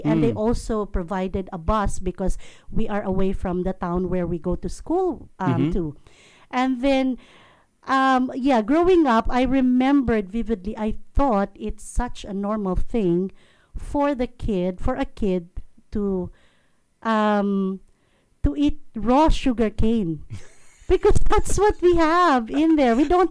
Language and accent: English; Philippines; born there; I was born in the Philippines, and I am identified as a Filipino by birth and Australian citizen by naturalization.